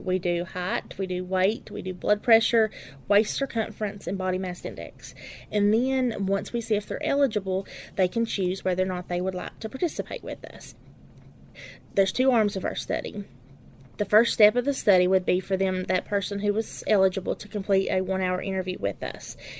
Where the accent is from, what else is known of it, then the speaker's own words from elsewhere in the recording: Letcher County, Kentucky, United States; I'm from Letcher County. Lived in Letcher County my entire life.